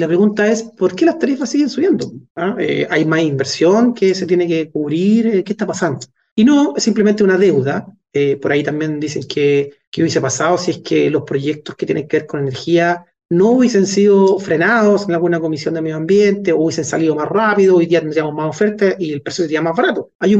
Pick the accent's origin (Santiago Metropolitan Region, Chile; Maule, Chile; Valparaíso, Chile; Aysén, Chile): Maule, Chile; Talca; me crié en Talca y pasaba metido en tren, tomaba ramal a la Constitución en verano